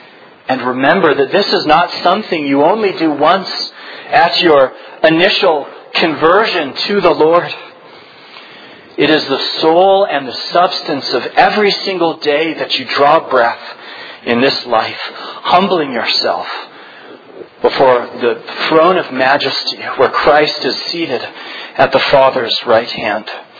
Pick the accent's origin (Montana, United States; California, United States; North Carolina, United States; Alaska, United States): California, United States; moved away as an adult; When I left home for college, I moved from Southern California to upstate New York, right on the shore of Lake Ontario.